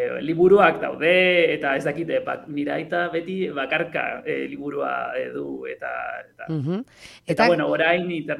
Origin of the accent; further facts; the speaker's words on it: Santiago, Santiago Metropolitan, Chile; Basque is a second language; hogei eta mairu urte ditut, bueno, Txilekoa naiz, Santiagon bizi naiz, eta irakaslea naiz.